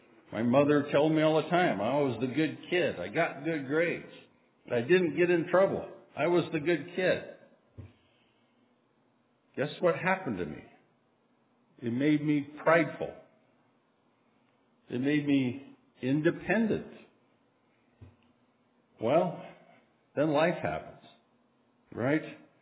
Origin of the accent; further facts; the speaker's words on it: Montana, United States; I come from Montana. It's a very Marlboro man, take care of yourself.